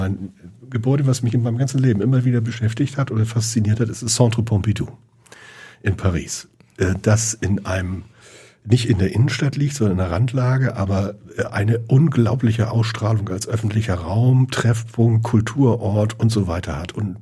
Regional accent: Hamburg, Germany; Naja, ich bin geborener Hamburger, also von daher gibt es da eine gewisse hohe Affinität. Aber ich muss sagen, ich war auch mal 2 Jahre in Köln

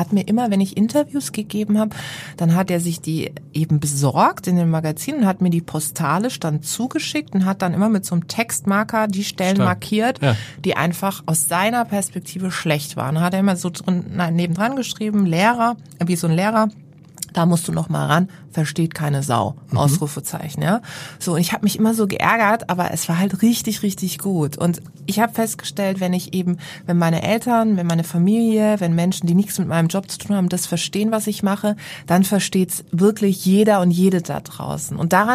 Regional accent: Karlsruhe, Baden-Württemberg, Germany; ich bin ja groß geworden in der Bibliothek in Karlsruhe.

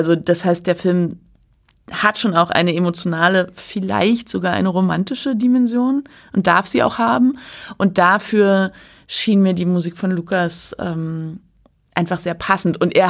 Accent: Berlin, Germany; also born or lived in Mecklenburg-Vorpommern; meine Kindheit in Berlin. Wir sind ja immer gependelt zwischen Berlin und Mecklenburg.

